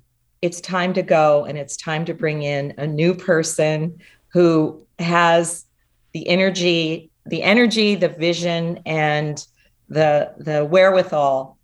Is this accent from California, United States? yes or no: yes; Manteca, California, United States; moved away; I grew up in Manteca, left California for many years, but my roots are in this area, really.